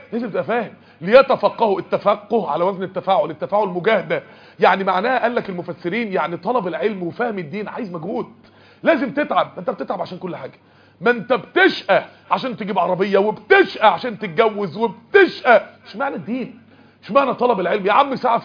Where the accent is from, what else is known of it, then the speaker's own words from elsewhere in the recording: Egypt; عشان كده عندنا في مصر للأسف يقول لك من اشهر الامراض اللي بتيجي بسبب الرجيم هو ايه؟